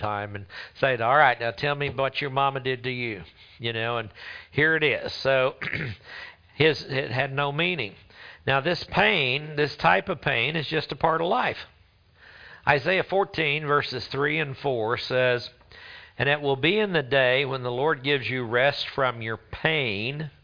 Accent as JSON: {"language": "English", "region": "Oklahoma", "country": "United States", "said": "and Jabez, that's because we're from Oklahoma."}